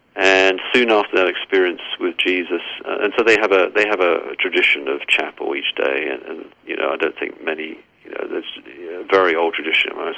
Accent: England, United Kingdom; I grew up in a Bible-believing home, Church of England. Obviously, you can tell from my accent that I'm from England originally.

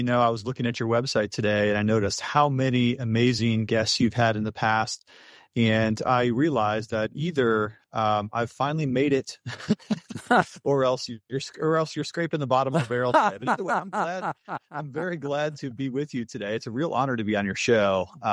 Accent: Akron, Ohio, United States; also born or lived in Florida; But, you know, I'm actually from Northeast Ohio. So I grew up in the Akron area of Northeast Ohio, and then we lived in Florida for 10 years as well. So Pittsburgh is not my hometown.

